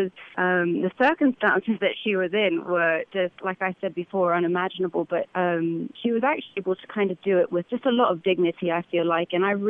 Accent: New England, United States; accent: New England; because I speak as an American in a New England style accent

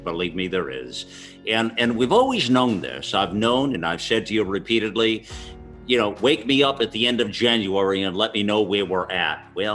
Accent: United States; And I say that as an American, certainly not a partisan. And I say that as a patriot.

